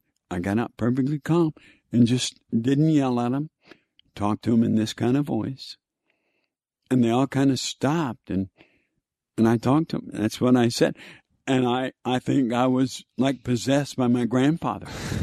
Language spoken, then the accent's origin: English; Texas, United States; because I grew up in Texas. So, you know, there's a bit of racism.